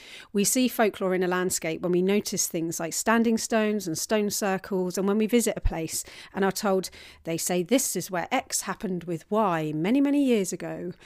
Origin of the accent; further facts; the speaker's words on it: London, United Kingdom; even in my hometown of London